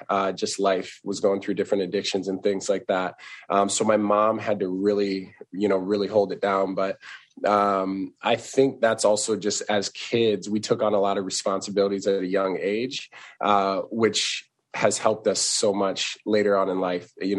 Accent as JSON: {"language": "English", "region": "South Dakota", "country": "United States", "tie": "born or raised there", "said": "I was one of the few actually, until I think my sophomore year in high school, I was the only black kid in my entire school."}